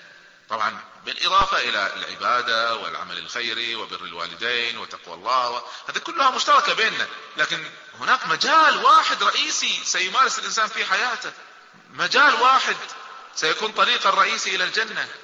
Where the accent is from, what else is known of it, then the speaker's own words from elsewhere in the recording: Kuwait; في واحد من الشباب دخل عندنا في الكويت